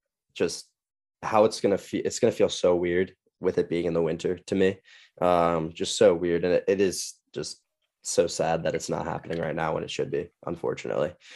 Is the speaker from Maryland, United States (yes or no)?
yes; Baltimore, Maryland, United States; I would be remiss not to vent on this platform about my hometown, Baltimore, not getting a World Cup bid.